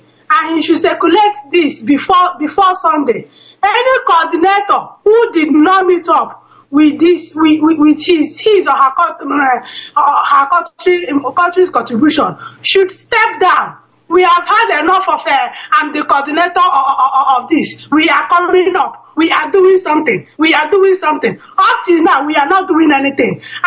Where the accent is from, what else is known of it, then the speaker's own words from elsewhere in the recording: Enugu State, Nigeria; now in Stockholm, Sweden; I'm from Nkukwo Village in Enugu, Nnewi South, local government, Anambra State.